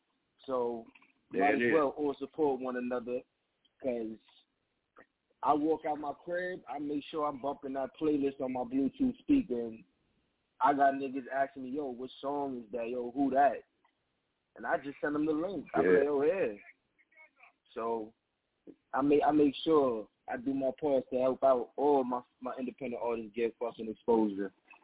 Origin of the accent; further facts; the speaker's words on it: Bronx, New York, United States; If you look at me, everybody says that I'm from New York. I'm from the Bronx.